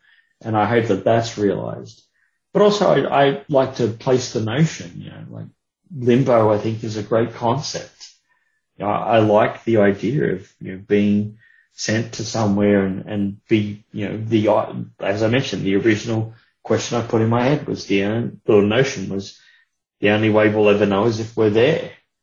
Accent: Australia; being of Australian origin, Jeff started asking me a few questions about The Summerton Man.

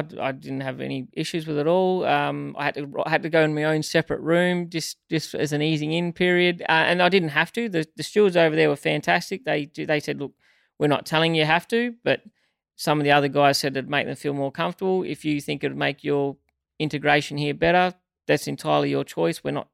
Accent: Western Australia, Australia; I come from West Australia where it even in our wet years, it's not that wet

